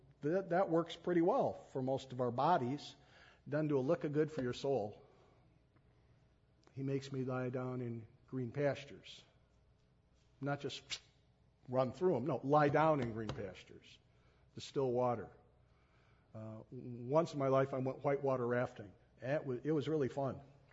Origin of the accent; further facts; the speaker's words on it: New York City, New York, United States; And I can cover a mile faster than anybody else because I'm a New Yorker.